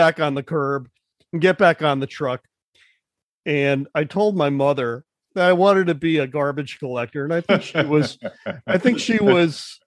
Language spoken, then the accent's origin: English; New Haven, Connecticut, United States; I'm going to take you back to when I was about 5 or 6 years old growing up in New Haven, Connecticut.